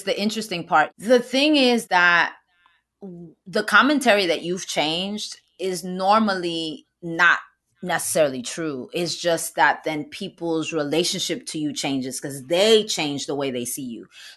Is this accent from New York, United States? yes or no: yes; Bronx, New York, United States; I'm from the Bronx.